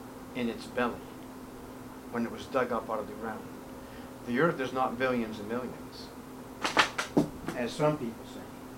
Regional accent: Massachusetts, United States; I'm from Massachusetts, so I'm quite familiar with this because we used to go on the Freedom Trail when I was in school.

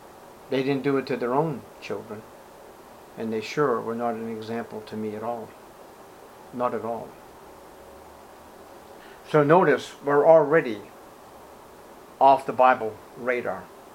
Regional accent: Boston, Massachusetts, United States; As a Catholic growing up in Boston in the 60s and early 70s, I didn't see any gospel being preached.

